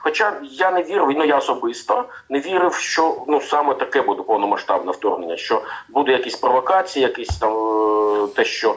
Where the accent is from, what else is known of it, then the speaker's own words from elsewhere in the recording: Luhansk, Luhansk Oblast, Ukraine; born there; я народився в місті Луганськ.